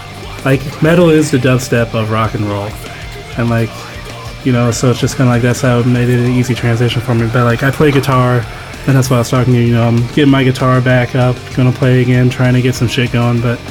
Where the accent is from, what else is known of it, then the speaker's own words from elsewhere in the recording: Indiana, United States; But there's some local bands from my hometown, Indiana, like